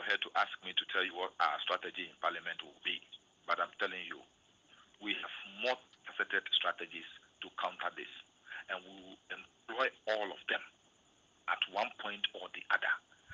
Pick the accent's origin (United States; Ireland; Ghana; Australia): Ghana; I was at the demonstration, one, as a Gandangwe, two, as a Ghanaian who is entitled to pension